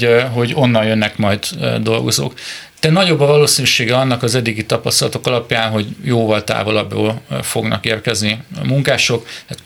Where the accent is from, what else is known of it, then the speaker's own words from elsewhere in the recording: Debrecen, Hajdú-Bihar, Hungary; hogy debreceniként beszéljek arról